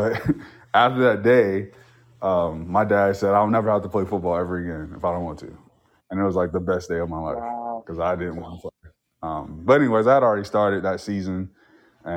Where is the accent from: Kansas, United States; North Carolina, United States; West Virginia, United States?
North Carolina, United States; Robertsonville; So I was actually born in Wilmington, North Carolina. I was raised in Robertsonville, North Carolina, which is about, 10 miles from Wilmington.